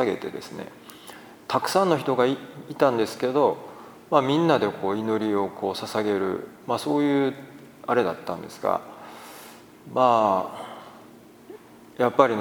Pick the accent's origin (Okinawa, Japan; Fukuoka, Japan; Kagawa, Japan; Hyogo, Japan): Hyogo, Japan; Kobe; まあなんか神戸生まれの神戸育ちですから、なんかこの土地の痛みっていうのかな